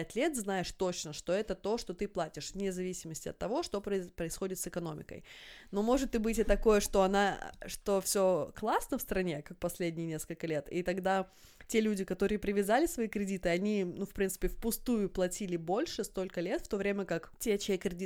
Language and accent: Russian; Mustvee, Jõgeva County, Estonia; also born or lived in Pärnu / Tartu / Tallinn; я родилась в Пярну, я жила в Тарту, в Таллине, но вот это вот Муствия, городок, где папин дом, я всегда его считаю, я всегда говорю, я из Муствия